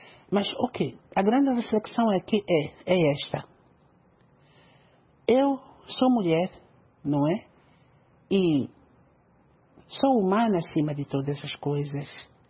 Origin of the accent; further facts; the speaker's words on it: Mozambique; eu venho de Moçambique, aquele nosso lugar, pequeno na aparência